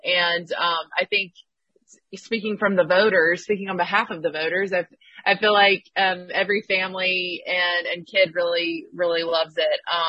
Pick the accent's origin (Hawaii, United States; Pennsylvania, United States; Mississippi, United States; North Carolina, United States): Mississippi, United States; Jackson; some of it was filmed in my hometown of Jackson, Mississippi